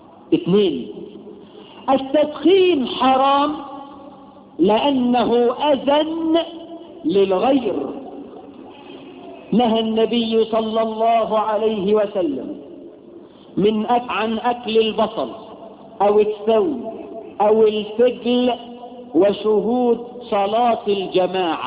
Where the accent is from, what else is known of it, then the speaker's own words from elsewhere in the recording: Egypt; واحنا عندنا في مصر الحريم